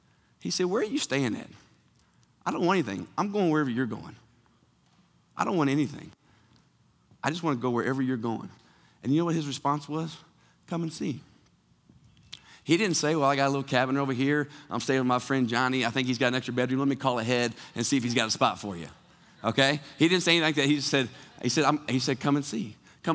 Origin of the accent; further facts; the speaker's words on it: Missouri, United States; I grew up in Southeast Missouri. I've been there my whole life.